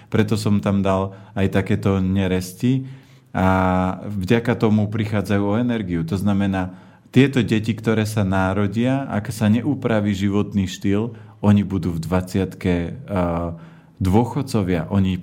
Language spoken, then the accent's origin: Slovak; Žilina Region, Slovakia; Ja keď chodím aj domov na Oravu, odkiaľ pochádzam